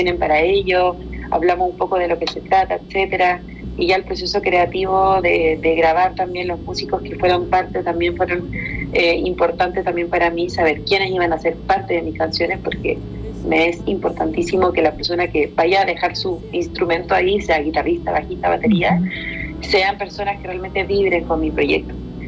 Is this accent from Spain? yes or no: no; Chile; now in Mexico; en mi camino como cantautora chilena aquí en México